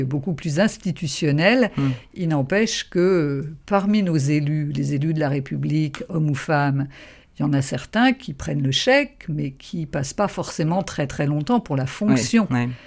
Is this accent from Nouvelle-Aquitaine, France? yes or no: no; Rennes, Brittany, France; Eh bien, j'ai grandi à Rennes. Ma famille est de Liffré du côté paternel et de Normandie du côté maternel.